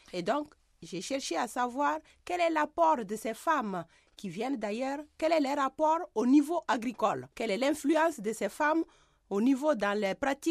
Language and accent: French; Burkina Faso; also born or lived in France; Je commence par le Burkina Faso, mon pays d'origine.